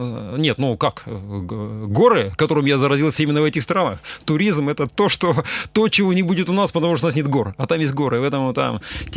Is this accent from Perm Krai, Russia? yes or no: yes; Gainy, Perm Krai, Russia; в свои родные Гайны. Я же парень из Гайнского района